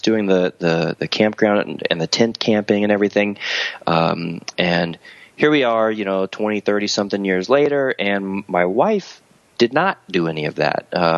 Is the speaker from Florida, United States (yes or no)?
yes; Florida, United States; now in Oregon, United States; Although I live in Oregon now, we've only lived out here for 6 years now. Both my wife and I, born and raised in Florida, and I grew up over on the East Coast.